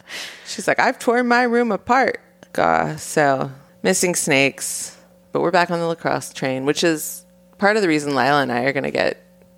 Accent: Austin, Texas, United States; to watch NASCAR at the Circuit of the Americas in my hometown of Austin.

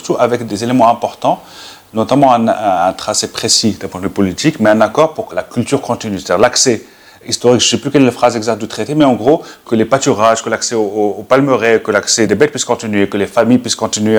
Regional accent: Figuig, Oriental, Morocco; Le Bouamama est un prénom chez nous à Figuig.

